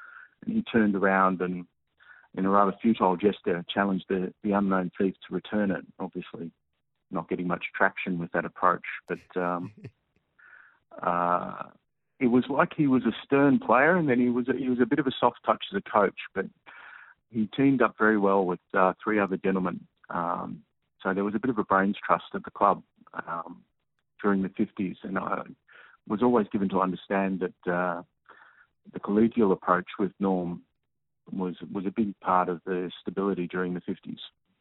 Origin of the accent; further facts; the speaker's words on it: Mount Martha, Victoria, Australia; I grew up in Mount Martha in his summer house.